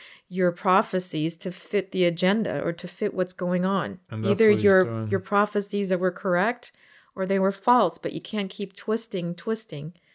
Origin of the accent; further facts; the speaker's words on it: United States; I love the American people. I am an American also.